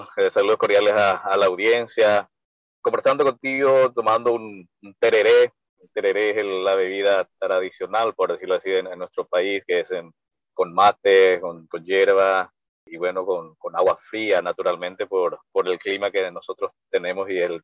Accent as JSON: {"language": "Spanish", "country": "Paraguay", "said": "como presidente de la República en mi país, digamos, una persona ligada al estronismo, que fue, digamos, lo más malo que pudo suceder al Paraguay"}